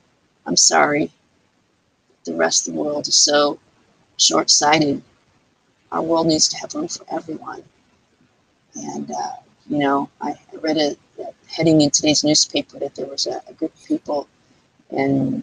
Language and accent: English; San Diego, California, United States; I grew up in San Diego. I was one of seven children.